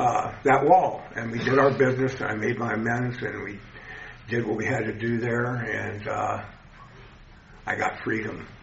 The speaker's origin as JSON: {"language": "English", "region": "Arizona", "country": "United States", "said": "I was from Arizona."}